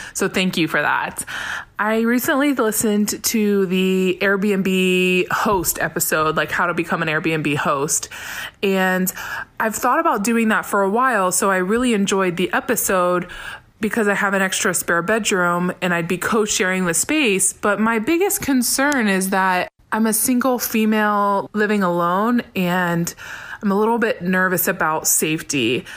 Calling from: Columbus, Ohio, United States; I'm calling from Columbus, Ohio.

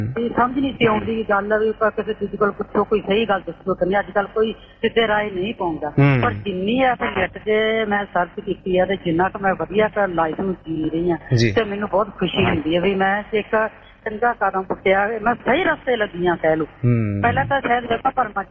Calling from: Faridkot, Punjab, India; ਮੈਂ ਕਿਹਾ ਵੀ ਮੈਂ ਫਰੀਦਕੋਟ ਤੋਂ

